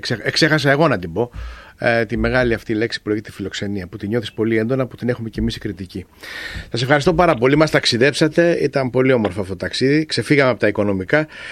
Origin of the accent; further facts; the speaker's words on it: Chania, Crete, Greece; Εγώ είμαι Χανιώτης